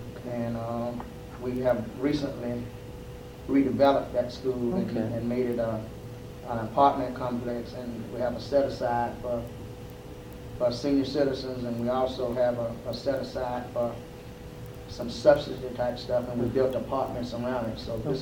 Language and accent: English; Pittsburgh, Pennsylvania, United States; I'm probably the only person that's in the Lockheed Retirees group that was born and raised in the Pittsburgh area and went to Crockman School.